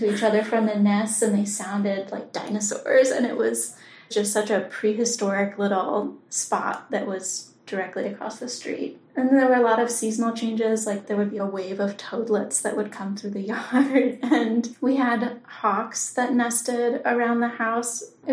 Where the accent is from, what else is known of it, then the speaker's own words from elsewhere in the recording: New York, United States; I grew up on John Joy Road for the first 10 years of my life. And then when I was 10, we moved around the corner to Zena High Woods.